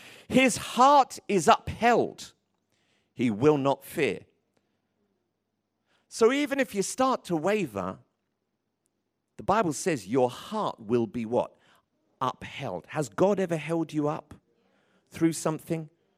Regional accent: Tottenham, London, United Kingdom; When I was growing up in Tottenham, everything was, oh, I'm vexed, I'm vexed.

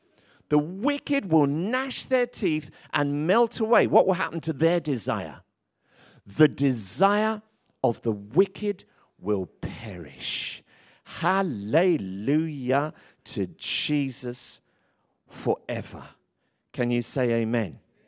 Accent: Tottenham, London, United Kingdom; When I was growing up in Tottenham, everything was, oh, I'm vexed, I'm vexed.

